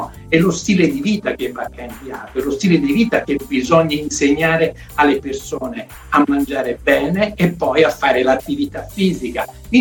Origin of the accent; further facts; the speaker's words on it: Naples, Campania, Italy; accent: Neapolitan; Io sono un famoso pasta asciuttaro, lo sentite anche dal mio accento partenopeo.